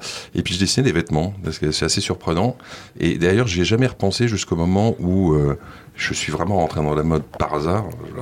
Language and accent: French; Paris, Île-de-France, France; also born or lived in United States; j'ai grandi à Paris, j'ai fait mes études... à Paris, et puis ensuite en Belgique, et puis ensuite je suis parti aux États-Unis pour faire mes études aux États-Unis.